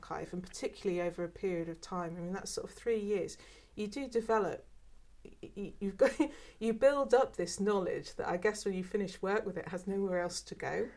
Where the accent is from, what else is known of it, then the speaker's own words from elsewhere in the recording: London, United Kingdom; also born or lived in Northampton / South East Scotland; So I was born in Northampton, although both of my parents were from South London. And we moved back to South London when I was very young. And then we moved up to South East Scotland.